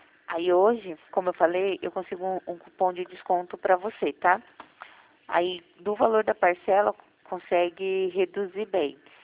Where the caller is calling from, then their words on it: Jundiaí, São Paulo, Brazil; Hoje, eu estou em São Paulo, eu falo de São Paulo, né? Eu estou no município de Jundiaí.